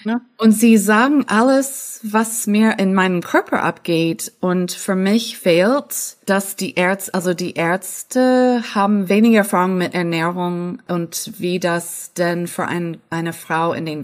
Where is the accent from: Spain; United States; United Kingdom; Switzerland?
United States; moved away as an adult; now in Germany; Ich war dann 47 und ich komme aus den Staaten und aber wohne sehr gerne in Deutschland seit 21 Jahren.